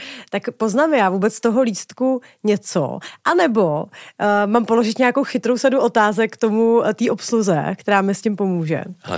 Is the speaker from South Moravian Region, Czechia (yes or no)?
no; Prague, Czechia; já teď se fakt zeptám jako nejretardovanější Pražák na světě, ale někdo tu špinovou práci udělat musí prostě.